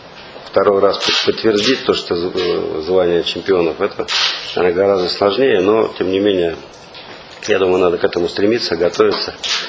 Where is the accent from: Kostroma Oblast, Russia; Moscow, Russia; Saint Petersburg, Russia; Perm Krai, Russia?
Saint Petersburg, Russia; хотя сам питерский товарищ